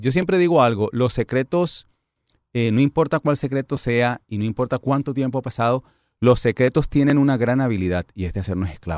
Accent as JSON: {"language": "Spanish", "town": "Caucasia", "region": "Antioquia", "country": "Colombia", "tie": "born or raised there", "said": "Soy colombiano, por cierto, de un pueblito, Caucasia, Antioquia. Nacen muchos y se crían pocos"}